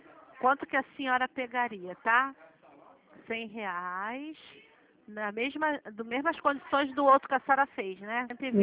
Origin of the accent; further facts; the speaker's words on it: Rio de Janeiro, Brazil; Rio, nasci aqui no Rio.